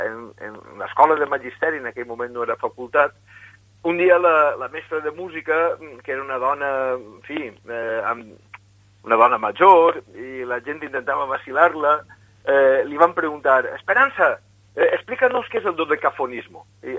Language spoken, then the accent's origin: Catalan; Alicante, Valencian Community, Spain; born there; vaig néixer a Alacant el 24 de gener de 1968